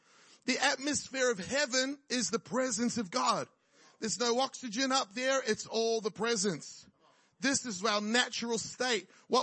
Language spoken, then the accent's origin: English; New Zealand; also born or lived in Australia; I'm a Kiwi. I'm also an Aussie and I'm becoming an American. I was actually born in Australia to Kiwi parents, grew up in New Zealand.